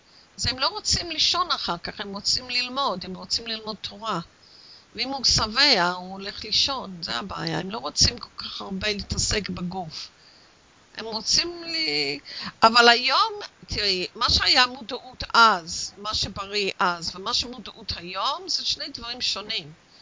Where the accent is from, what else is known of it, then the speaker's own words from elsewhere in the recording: England, United Kingdom; now in Israel; כשאני גדלתי באנגליה, אוקיי? אנגליה היא לא מקום עשיר. כשאנחנו גדלנו שם, כשהייתי ילדה